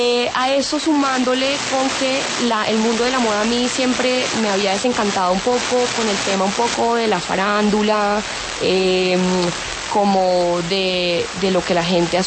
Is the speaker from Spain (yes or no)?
no; Colombia; como colombiana.